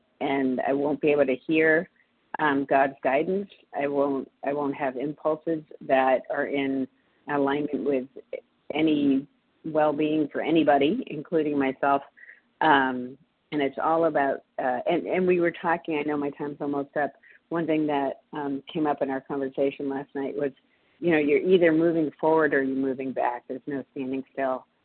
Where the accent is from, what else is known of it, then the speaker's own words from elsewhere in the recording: Massachusetts, United States; now in New York, United States; From Massachusetts, but I'm currently in New York.